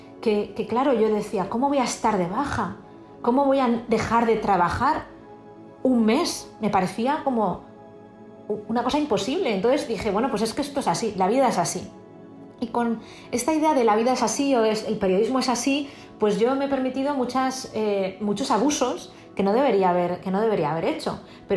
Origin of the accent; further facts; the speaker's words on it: Spain; para una periodista, y más para una periodista española, que es muy difícil conseguir